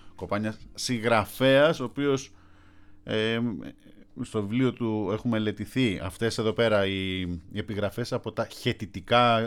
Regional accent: Drama, Eastern Macedonia and Thrace, Greece; Παρότι είμαι από τη Δράμα

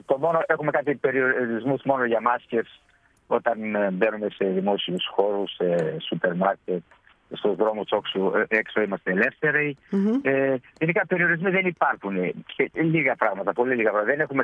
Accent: Greece; also born or lived in Mannheim, Germany; Και γεννήθηκα στο Μάνχαϊμ και μετά από 4 γύρισα στην Ελλάδα 4 χρονών.

